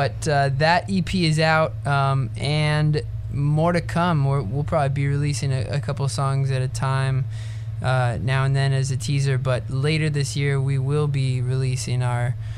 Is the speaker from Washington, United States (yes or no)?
yes; Seattle, Washington, United States; No, I'm from Seattle area, actually, and Merritt is from Iowa City, so...